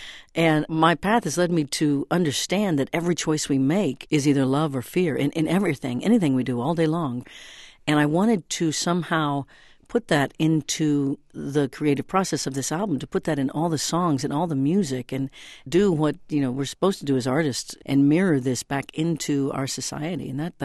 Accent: Midwest, United States; I grew up in the Midwest and had those dreams.

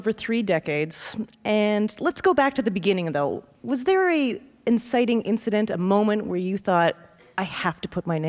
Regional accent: Canada; Plus, I'm Canadian, so I know nothing.

